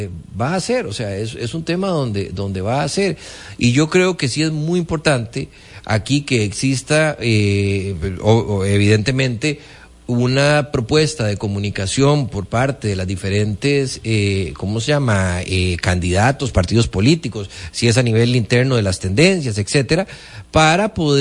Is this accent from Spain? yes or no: no; Costa Rica; que tengamos la posibilidad nosotros como costarricenses de poder buscar